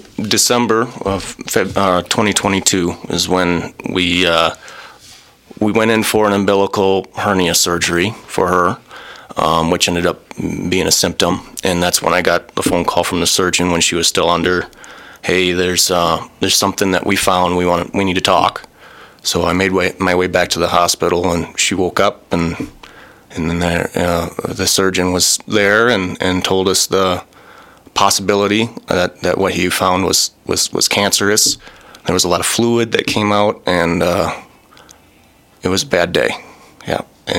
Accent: Excelsior, Wisconsin, United States; I grew up in the Blue River area, down in the little town of Excelsior.

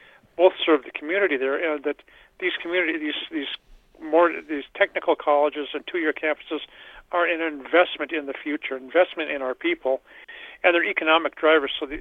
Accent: Superior, Wisconsin, United States; I grew up in Superior, your guests there, you grew up in Superior. I went to the school at UW-Superior

